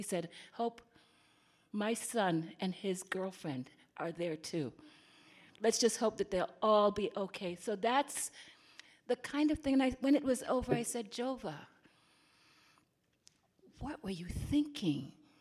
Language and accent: English; Jamaica; I finally understood, as a Jamaican, some of the little interpersonal stuff with people who looked just like me.